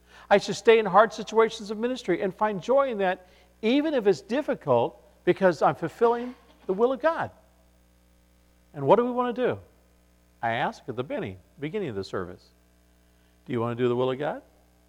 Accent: California, United States; now in New York, United States; They say, where are you from? And I say, I'm from California. And they say, why in the world would you go to New York?

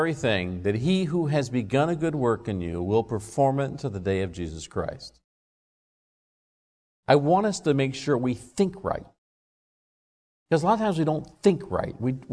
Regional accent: Scotland, United Kingdom; I'm Scottish, so I understand that.

